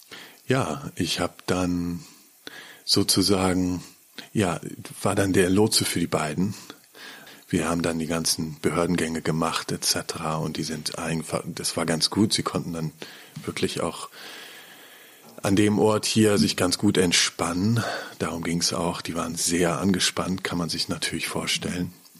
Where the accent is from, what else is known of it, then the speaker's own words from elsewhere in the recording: Kempen, North Rhine-Westphalia, Germany; Kempten hat 30.000 Einwohner. Also ich bin auch am Rande der Felder eigentlich groß geworden.